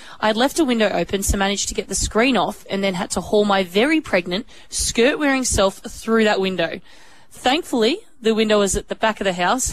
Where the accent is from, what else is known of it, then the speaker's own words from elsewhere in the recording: Australia; We like Vegemite. That's us. We're Aussie kids.